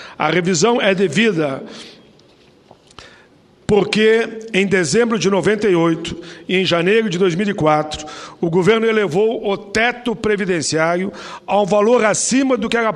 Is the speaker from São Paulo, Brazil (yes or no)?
no; Rio Grande do Sul, Brazil; até porque a nossa gente gaúcha recebe sempre de coração aberto a todos aqueles que visitam o nosso estado